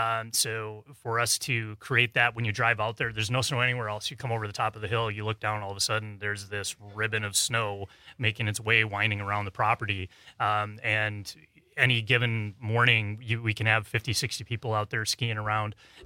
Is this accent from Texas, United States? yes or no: no; Watertown, Wisconsin, United States; And I grew up in Watertown.